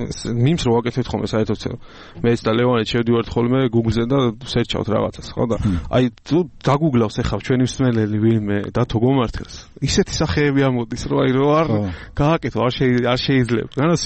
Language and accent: Georgian; Gurjaani, Kakheti, Georgia; გურჯაანი, გურჯაანიდან. პატარა დუბლინია გურჯაანი.